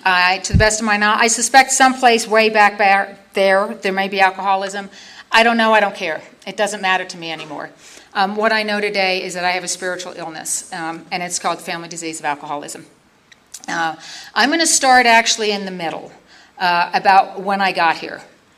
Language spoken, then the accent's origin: English; Canada; also born or lived in Philippines / Singapore; I'm originally Canadian, my mother is English, my father was Dutch, spent most of my life growing up overseas